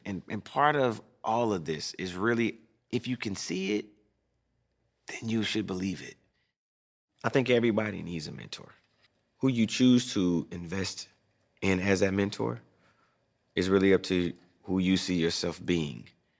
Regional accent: Chattanooga, Tennessee, United States; One, I'm from Chattanooga, Tennessee. Now being in this big city, I don't know nobody.

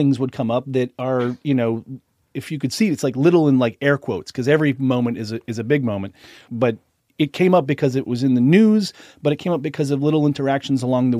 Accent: Boston, Massachusetts, United States; I grew up in Boston in a nearly exclusive white community

